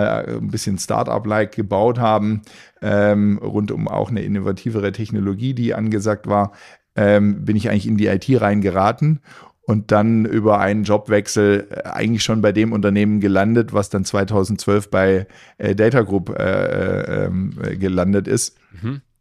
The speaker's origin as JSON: {"language": "German", "town": "Stuttgart", "region": "Baden-Württemberg", "country": "Germany", "tie": "born or raised there", "also_born_or_lived": "Ostalb / Ulm / Nuremberg", "said": "geboren irgendwie auf der Ostalb, dann Stuttgart 10 Jahre, dann nochmal 10 Jahre ein bisschen weiter östlich in Ulm und studiert dann in Franken, in Nürnberg"}